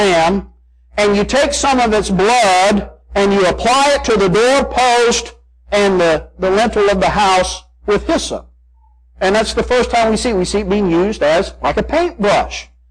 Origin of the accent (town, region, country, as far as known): Arkansas, United States; born or raised there